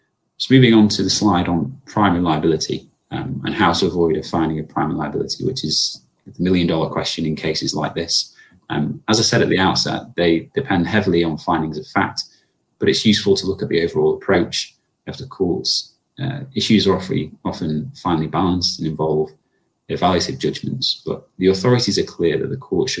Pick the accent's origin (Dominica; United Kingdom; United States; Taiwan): United Kingdom; Manchester, North West England; This was an accident in June 2016 in my hometown of Manchester